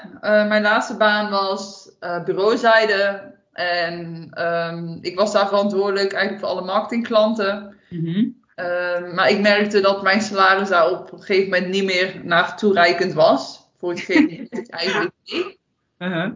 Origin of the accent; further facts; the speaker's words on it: Gouda, South Holland, Netherlands; born there; now in Waalwijk, Netherlands; Zelf ben ik 27 jaar. Ik ben geboren in Gouda en momenteel woonachtig in Waalwijk. Dus ja, je kan wel zeggen dat ik een echte import Brabo ben. Maar ik denk dat voortaan ook wel te horen is aan mijn accent.